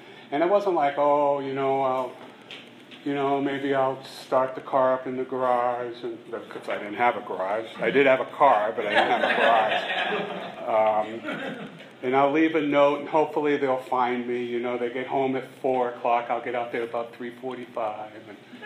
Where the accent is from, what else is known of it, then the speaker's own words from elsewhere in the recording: Oxnard, California, United States; I'm an alcoholic from Oxnard.